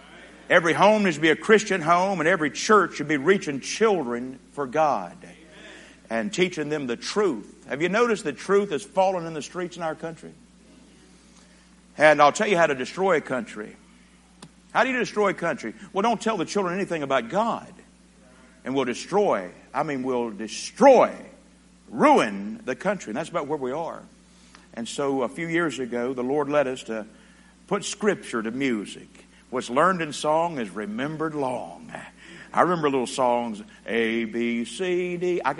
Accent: the South, United States; Yeah. I am from the South. I gave up all those words that are not really words that I'd learned up there in Lightning Bug Holler. That's where it came from. Lightning Bug Holler.

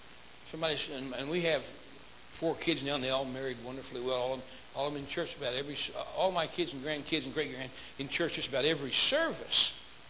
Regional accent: Akron, Ohio, United States; and I'm from Akron, Ohio, which is the highest point in Summit County in Ohio.

